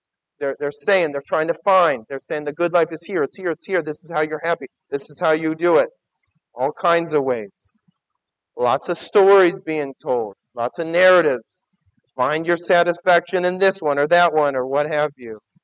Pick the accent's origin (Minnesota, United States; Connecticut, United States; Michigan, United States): Michigan, United States; Detroit; So I grew up in Detroit.